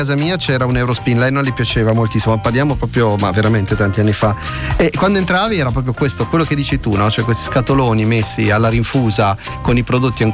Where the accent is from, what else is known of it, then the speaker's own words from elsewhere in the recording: Liguria, Italy; io sono ligure